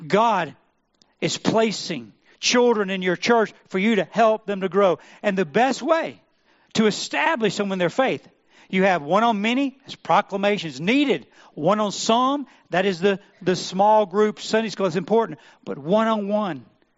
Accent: Monroeville, Alabama, United States; I'm from Monroeville, and y'all from Monroe. I'm a Monroe County boy

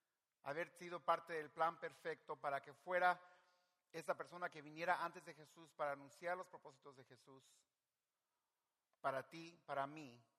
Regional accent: Livingston, California, United States; also born or lived in Merced; yo nací en Merced, me crié en Livingston, mi familia es de Michoacán, eventualmente me moví al sur de California, llegué primero a Fullerton, luego a Yorba Linda, Placentia, Santa Ana, Huntington Beach

